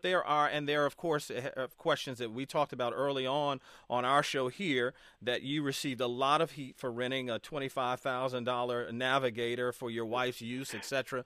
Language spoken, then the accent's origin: English; Detroit, Michigan, United States; because Detroit's my hometown, about the deficit this city faces.